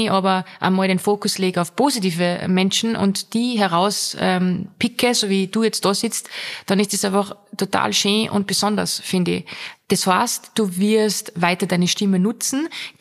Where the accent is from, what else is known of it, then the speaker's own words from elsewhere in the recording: Austria; als Österreicher.